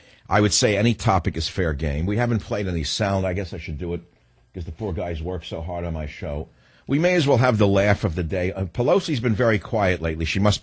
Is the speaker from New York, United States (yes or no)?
yes; New York, United States; now in San Francisco, United States; I'm originally from New York, lived in San Francisco all these years.